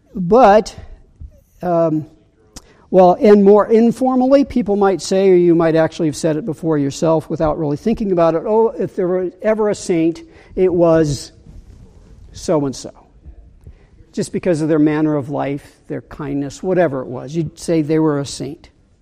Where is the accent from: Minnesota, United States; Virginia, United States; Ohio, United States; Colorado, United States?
Ohio, United States; For example, where I grew up in Northeast Ohio, cousins of mine went to St. Matthew's Catholic Church.